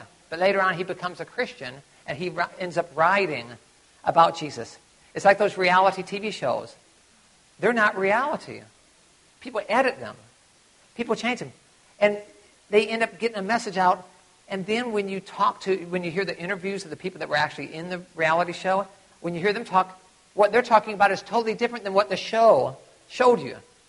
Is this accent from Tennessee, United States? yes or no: yes; Tennessee, United States; Well, I'm from Tennessee. We used to call that dinner.